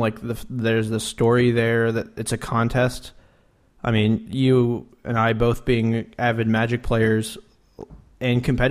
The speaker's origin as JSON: {"language": "English", "town": "Lawrence", "region": "Kansas", "country": "United States", "said": "I'm from Lawrence, Kansas, and we have a pretty good basketball team, the University of Kansas Jayhawks."}